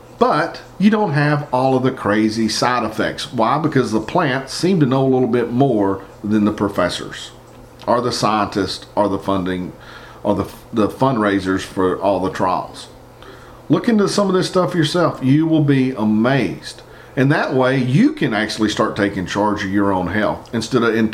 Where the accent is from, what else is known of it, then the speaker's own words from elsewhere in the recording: Appalachia, United States; Now see, I'm just a Appalachian redneck